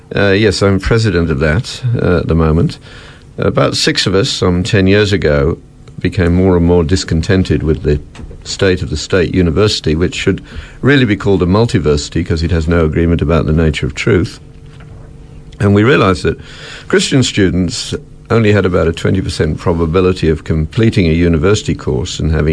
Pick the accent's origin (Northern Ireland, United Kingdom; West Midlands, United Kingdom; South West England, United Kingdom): West Midlands, United Kingdom; Birmingham; Well, I grew up in the UK. I was born in Birmingham to a blue-collar family.